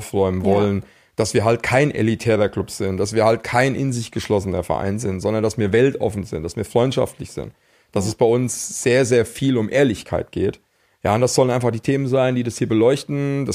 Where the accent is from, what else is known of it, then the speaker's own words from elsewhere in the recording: Dillenburg, Hesse, Germany; born there; Ich komme mit der Lisa gebürtig aus Dillenburg, also wir wohnen im Stadtteil von Dillenburg, wir wohnen in Niederscheld. Das ist jetzt in der Nähe von Frankfurt